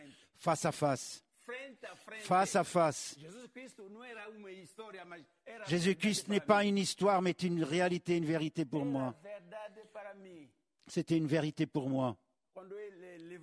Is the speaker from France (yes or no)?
no; DR Congo; moved away as an adult; also born or lived in Angola; J'étais réfugié depuis 1964 au Congo. Je m'ai emmené là-bas à l'âge de 4 ans. Donc j'ai grandi au Congo.